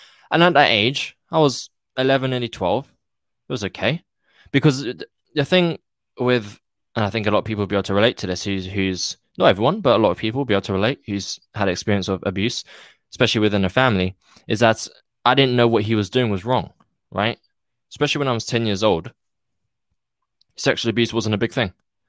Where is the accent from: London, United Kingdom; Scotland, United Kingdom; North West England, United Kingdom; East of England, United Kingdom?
London, United Kingdom; So for me, my story is I'm a Londoner. I come from people call it a broken home. So my mum left when I was 4.